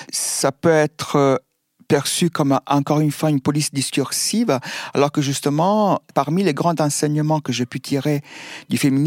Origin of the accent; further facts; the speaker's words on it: Italy; French is a second language; now in France; je viens d'Italie, je suis venue en France.